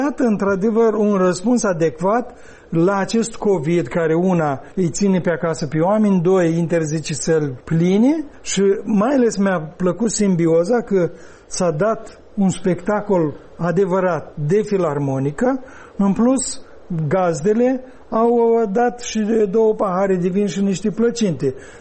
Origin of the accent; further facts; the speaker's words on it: Cinișeuți, Rezina District, Moldova; Cum se zice în satul meu de Baștină Cinșăuț